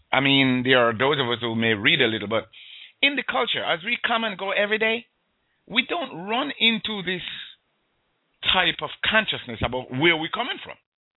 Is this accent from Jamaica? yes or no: yes; Jamaica; the life that I grew up in back in Jamaica.